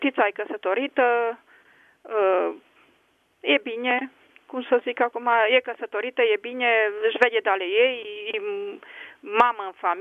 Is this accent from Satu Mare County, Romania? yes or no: no; Bihor County, Romania; El era din Teleorman, eu eram din Bihor.